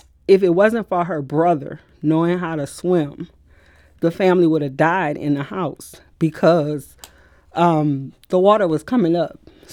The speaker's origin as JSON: {"language": "English", "town": "New Orleans", "region": "Louisiana", "country": "United States", "said": "So I'm from New Orleans, Louisiana. And in 2005, we experienced Hurricane Katrina, which flooded the city."}